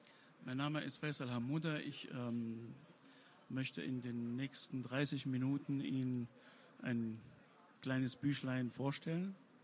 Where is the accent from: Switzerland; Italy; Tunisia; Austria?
Tunisia; now in Germany; als gebürtiger Tunesier, Araber und gebürtiger Moslem